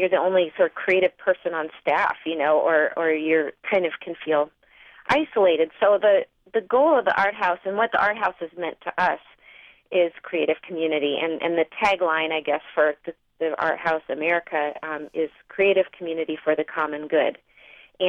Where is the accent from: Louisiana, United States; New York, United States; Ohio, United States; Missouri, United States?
Missouri, United States; Yeah, I have been here 17 years. I came up here, Troy's family is up here, so I grew up in Missouri, and we ended up here, and I really love it.